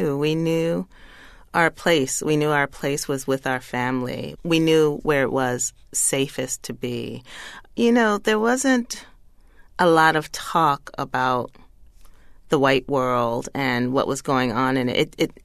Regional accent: Greenville, South Carolina, United States; And the town we lived in, Nickeltown, which was a small community within Greenville, South Carolina

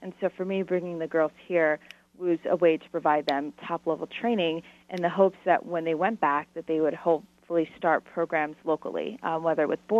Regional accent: United States; You know, I grew up in the States with Title IX being at the forefront for the rights of women in sports

